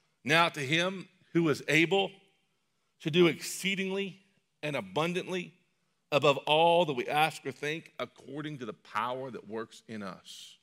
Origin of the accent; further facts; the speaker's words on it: Ohio, United States; now in Indiana, United States; this is one thing I grew up with in the Buckeye State that I think Indiana has definitely got it better in.